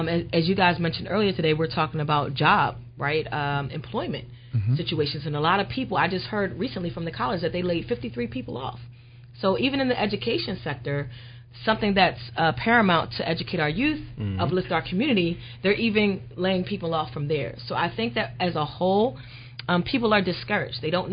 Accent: Philadelphia, Pennsylvania, United States; I grew up in East Falls, so it just feels good to really be home

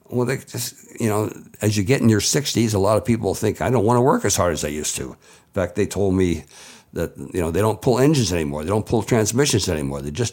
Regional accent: Delaware, United States; I was raised in Lower Slower, Delaware. I went to the University of Delaware

